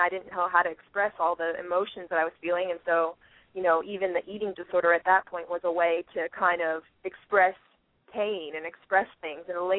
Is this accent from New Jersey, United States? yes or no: yes; Cape May Court House, New Jersey, United States; Well, I grew up around the shore, around the beach.